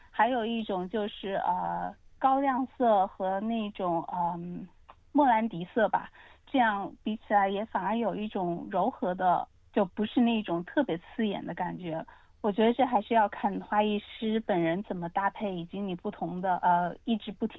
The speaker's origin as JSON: {"language": "Chinese", "country": "China", "said": "我们中国人可能比较喜欢那种淡雅的花"}